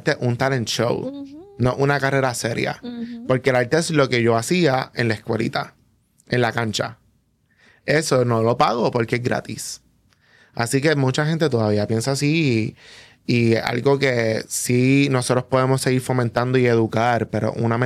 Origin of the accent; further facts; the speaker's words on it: Puerto Rico; en nuestra realidad como puertorriqueños